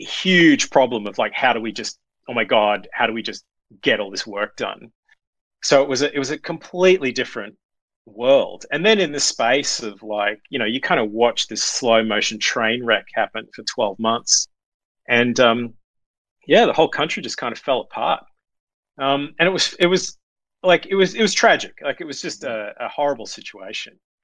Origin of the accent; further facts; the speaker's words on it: Brisbane, Queensland, Australia; I grew up in Brisbane and I was so incredibly lucky that the Brisbane industry kind of grew up at the time